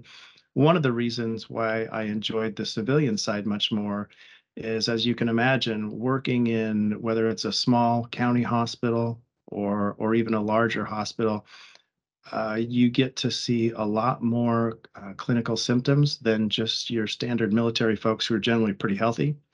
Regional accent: Kansas, United States; Yeah, I was from Northwest Kansas originally. And so University of Nebraska was fairly close to home, but not too close

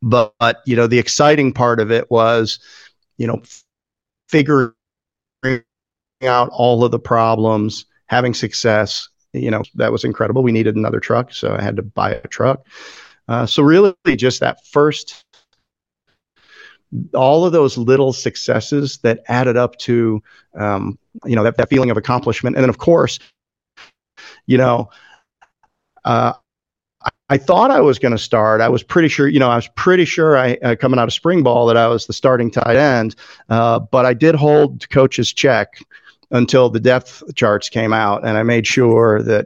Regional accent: Chicago, Illinois, United States; And I had trades experience growing up in Chicago.

